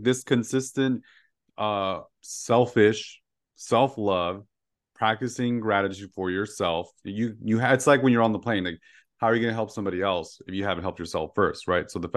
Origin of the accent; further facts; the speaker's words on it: Los Angeles, California, United States; I grew up in East LA, Boyle High, so all we had was like hills.